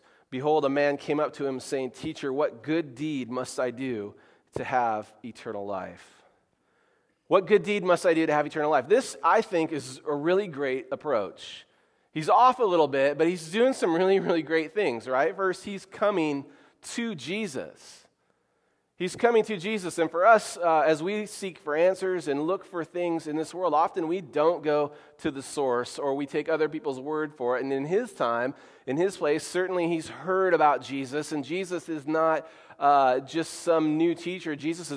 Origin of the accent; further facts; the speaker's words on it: Oregon, United States; I am from God's country, Oregon, and I cheer for God's team, the Oregon Ducks.